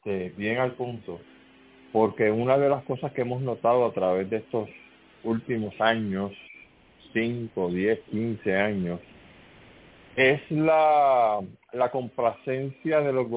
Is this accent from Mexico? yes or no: no; Puerto Rico; no hay ningún problema con nosotros decir que somos puertorriqueños